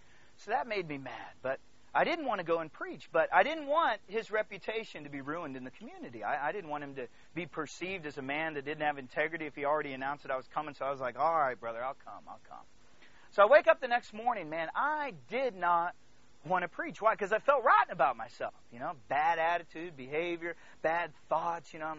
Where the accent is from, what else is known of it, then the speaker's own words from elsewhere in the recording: DR Congo; Years ago, I grew up in the Congo in Africa, and I was there ministering, and it was a Saturday, and I had a terrible day.